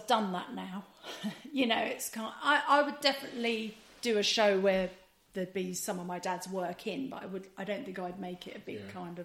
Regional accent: Wolverhampton, West Midlands, United Kingdom; born there; because I was born in Wolverhampton.

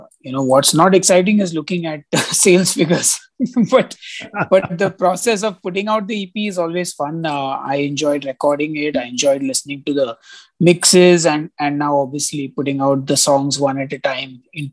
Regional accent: India; as an Indian citizen, I cannot crowdfund on Kickstarter, nor can I use Indiegogo.

